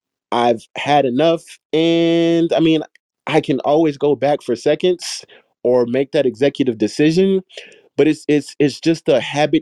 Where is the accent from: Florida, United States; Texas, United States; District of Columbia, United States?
Texas, United States; which is, this is kind of relative depending on the person, because I'm from Texas.